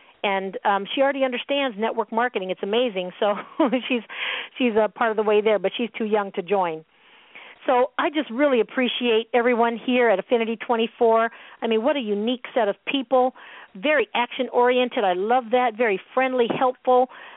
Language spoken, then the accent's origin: English; Seattle, Washington, United States; I'm originally from the Seattle area, traveled the world with my siblings, my mom and dad, my dad was in the Air Force.